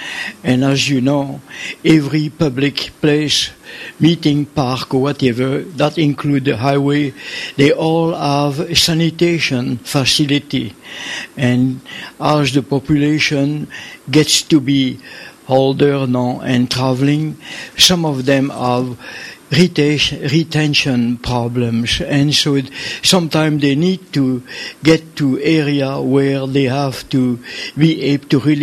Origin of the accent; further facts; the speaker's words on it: Emeryville, California, United States; I am from Aimeryville